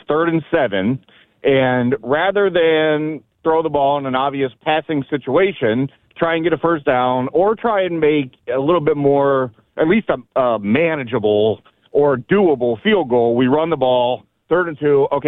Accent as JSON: {"language": "English", "town": "Kent", "region": "Ohio", "country": "United States", "tie": "born or raised there", "said": "I grew up in Kent, but I've been here for a while, and I love this place."}